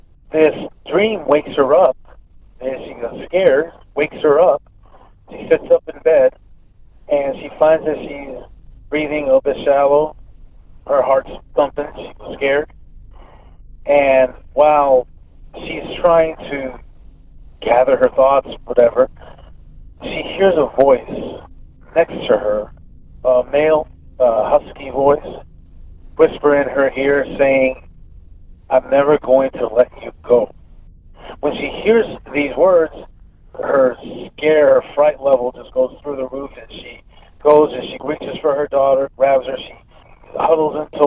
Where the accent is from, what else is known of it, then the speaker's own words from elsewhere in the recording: Daly City, California, United States; also born or lived in San Francisco; I'm from San Francisco. That's where I was born. Raised in Daly City.